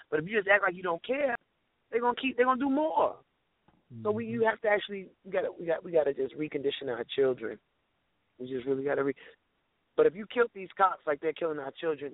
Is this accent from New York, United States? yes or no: yes; Brooklyn, New York, United States; I'm from Brooklyn originally, and grew up around a lot of Nigerians, a lot of Haitians, a lot of Caribbean people, a lot of African people.